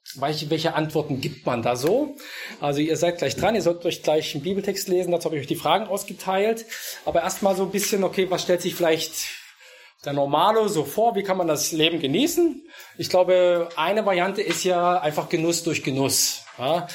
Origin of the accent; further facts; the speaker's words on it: Osnabrück, Lower Saxony, Germany; ich komme aus Osnabrück.